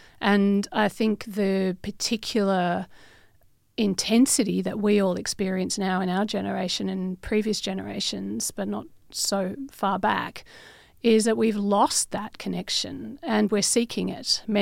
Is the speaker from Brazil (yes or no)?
no; South Africa; As a white South African, a particular experience during apartheid, before it changed, before Mandela was released. And it was sad, you know, it was a sad place to grow up.